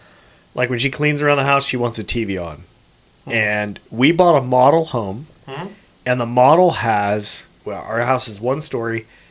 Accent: United States; We all grew up with a group of boys. We grew up in Meadowview, and we called ourselves like the Meadowview crew, the MVC, the Meadowview crew.

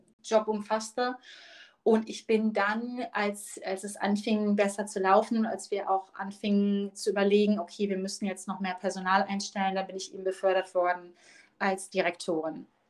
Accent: Germany; Und da komme ich natürlich als Deutsche ganz gut

